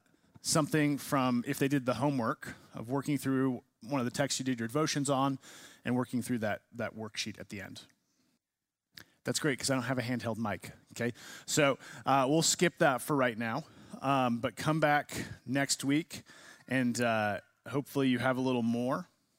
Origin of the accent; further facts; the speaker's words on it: California, United States; born there; I was born in California.